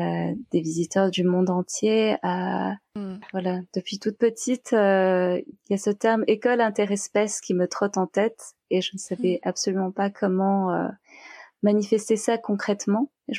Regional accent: Paris, Île-de-France, France; Parce que j'ai vu à quel point cela m'avait manqué en grandissant à Paris.

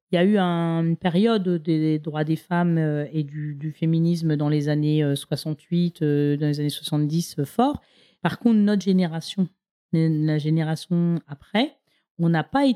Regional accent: France; Aucun élu chez nous en France

